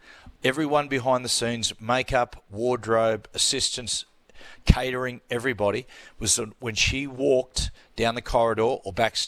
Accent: Cessnock, New South Wales, Australia; Man, I'm from Cessnock, you know?

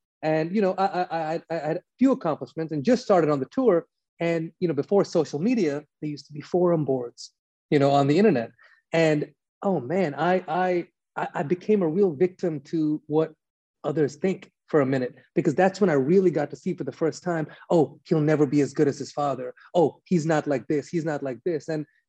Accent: United States; But I'm born here. Right. I'm an American, you know, someone from a different ethnicity.

